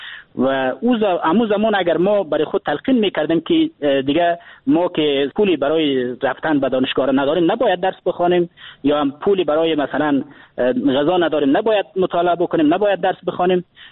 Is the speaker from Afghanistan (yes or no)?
yes; Afghanistan